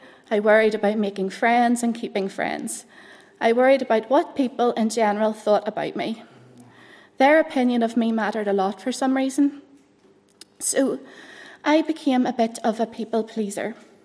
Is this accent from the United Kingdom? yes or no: yes; Portadown, Northern Ireland, United Kingdom; and grew up on the better side of all the roundabouts. Portadown, obviously.